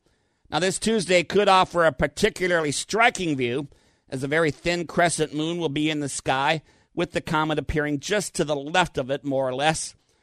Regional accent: Minnesota, United States; Well, growing up in Minnesota, as I've talked about frequently, I was one of those kids who stayed home from school to watch launches and moonwalks on TV.

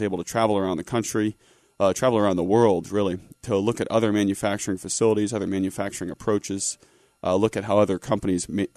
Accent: Rockledge, Florida, United States; also born or lived in New York; But born and raised in Rockledge, went to school in New York, a school called Rensselaer Polytechnic.

